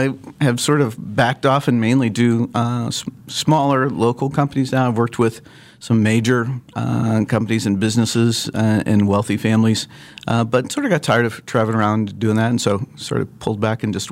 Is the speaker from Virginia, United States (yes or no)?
no; Lawrence, Kansas, United States; I grew up in Lawrence, and am a Jayhawk fan